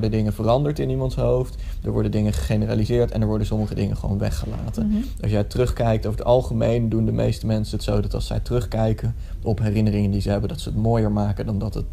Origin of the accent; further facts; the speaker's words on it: Utrecht, Netherlands; Ik kom uit de buurt van Utrecht vandaan.